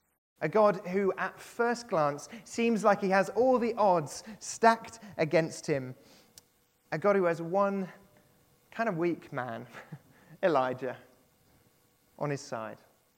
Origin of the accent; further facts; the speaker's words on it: Colchester, East of England, United Kingdom; also born or lived in Hemel Hempstead; So, as many of you know, I was brought up in Colchester. Well, I mean, technically, I lived the first 12 years of my life in Hemel Hempstead, if you've ever heard of that place.